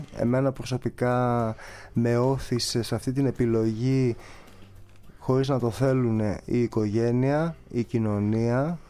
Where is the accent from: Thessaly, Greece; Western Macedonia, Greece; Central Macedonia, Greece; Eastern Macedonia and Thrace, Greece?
Central Macedonia, Greece; Alexandreia; Το πολύ άντε στον τόπο μου, στην Αλεξάνδρεια Μαθία, σε κανένα σχολείο.